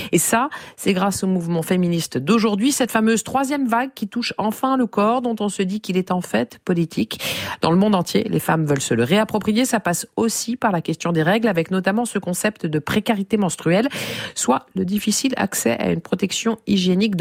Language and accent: French; France; chez nous en France